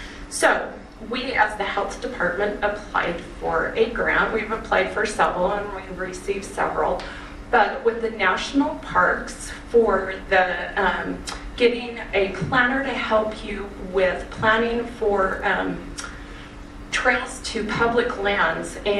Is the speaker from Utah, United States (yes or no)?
yes; Draper, Utah, United States; also born or lived in Cache County; I'm a native Utahan. I was born in Cache County. I was a teenager in Draper City, and my husband and I moved out to Stansberry Park